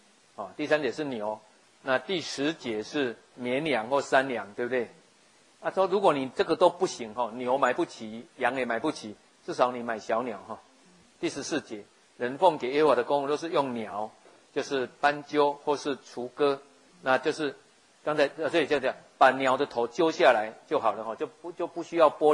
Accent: Taiwan; 很多我们台湾人一样，拜拜都要杀三牲嘛齁。

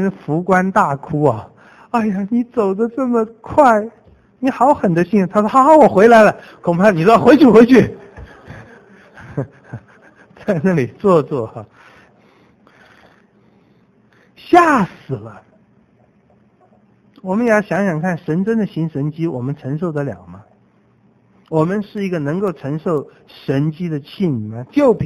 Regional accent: China; 用我们中国人话，这是鬼啊

